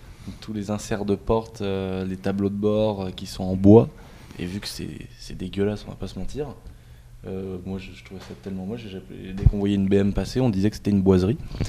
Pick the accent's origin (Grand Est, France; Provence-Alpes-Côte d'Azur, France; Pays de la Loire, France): Pays de la Loire, France; Angers; Je viens à Dangers, à côté de Nantes. C'est une petite ville très charmante.